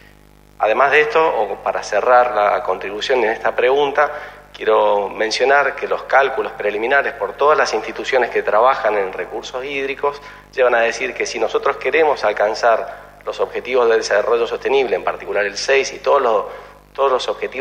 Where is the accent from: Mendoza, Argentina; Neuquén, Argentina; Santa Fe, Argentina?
Mendoza, Argentina; yo soy de Mendoza, una provincia donde la Constitución, la Ley de Aguas, precede a la Constitución provincial